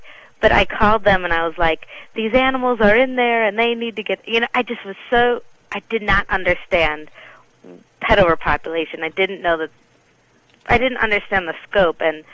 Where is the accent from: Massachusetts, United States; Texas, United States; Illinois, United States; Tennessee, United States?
Illinois, United States; Chicago; Well, I grew up in the Chicago area